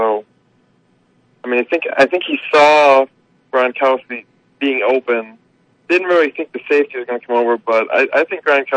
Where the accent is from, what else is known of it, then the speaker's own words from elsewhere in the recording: Detroit, Michigan, United States; I'm from Detroit.